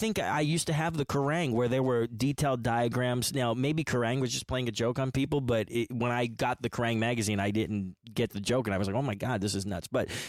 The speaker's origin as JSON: {"language": "English", "town": "Johnstown", "region": "Pennsylvania", "country": "United States", "tie": "born or raised there", "said": "Then I snuck backstage in my hometown of Johnstown, Pennsylvania, and I went up to the guitar roadie."}